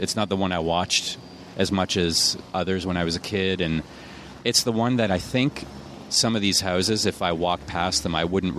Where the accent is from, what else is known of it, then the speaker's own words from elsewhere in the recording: Canada; Beauty Day is a film about a guy from my hometown in Canada who is like a proto jackass.